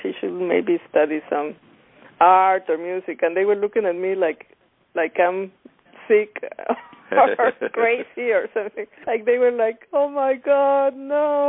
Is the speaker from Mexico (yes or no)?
yes; Coyoacán, Mexico City, Mexico; And I grew up in Coyoacán. It's a very nice neighborhood. It's like a small town inside Mexico City. And before it was even more like a small town.